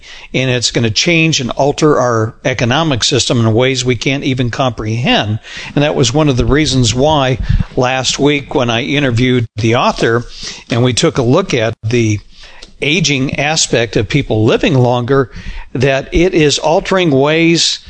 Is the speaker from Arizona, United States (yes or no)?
yes; Arizona, United States; I grew up in Arizona, John, but, you know, you've been to Arizona.